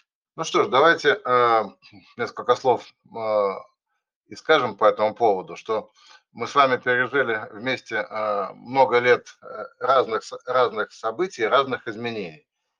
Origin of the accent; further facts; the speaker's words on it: Saint Petersburg, Russia; я из Санкт-Петербурга.